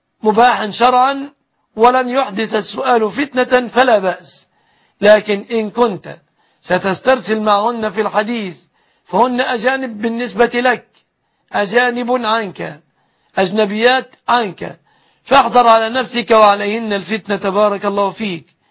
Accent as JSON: {"language": "Arabic", "country": "Egypt", "said": "بلادنا مصر"}